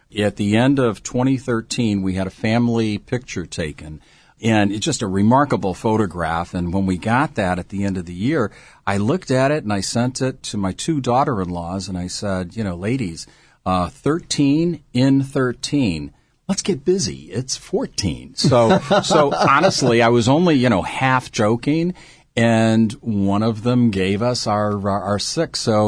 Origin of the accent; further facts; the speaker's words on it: Cleveland, Ohio, United States; In Cleveland, Ohio.